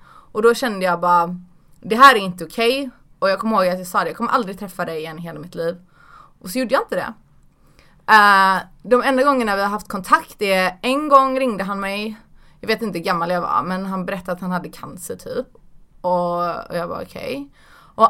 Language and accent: Swedish; Stenungsund, Västra Götaland County, Sweden; Då hade jag nog precis flyttat till Göteborg. För jag växte upp i Görlanda heter det.